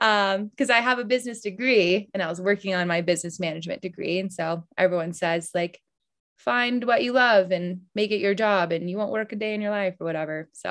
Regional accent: Georgia, United States; I grew up in Georgia, and then I started guiding in Maine in 2016

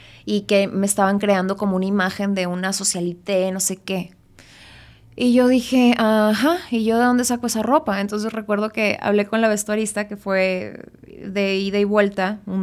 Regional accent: Chihuahua, Mexico; oye, yo soy de Chihuahua, o sea, yo sé que esto, así no son las cosas

